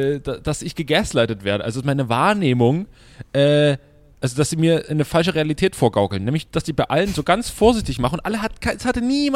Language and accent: German; East Germany, Germany; als Ossi finde ich einfach so Sowjetsachen finde ich einfach geil.